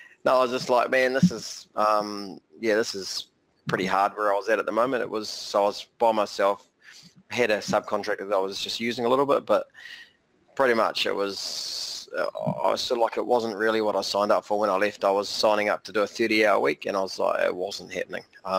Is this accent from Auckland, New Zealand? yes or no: no; Whanganui, Manawatū-Whanganui, New Zealand; also born or lived in London; now in Hamilton, New Zealand; Yep, from Hamilton. Originally, I was brought up in Whanganui, just sort of south of Taranaki.